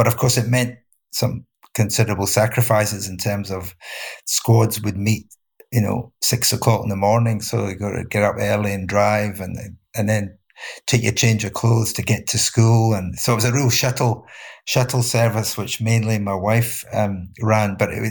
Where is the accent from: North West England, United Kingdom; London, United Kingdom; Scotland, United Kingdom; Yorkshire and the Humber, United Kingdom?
Scotland, United Kingdom; Glasgow; And in retrospect, when I was growing up in Glasgow, we were also fortunate that we had lots of tennis clubs.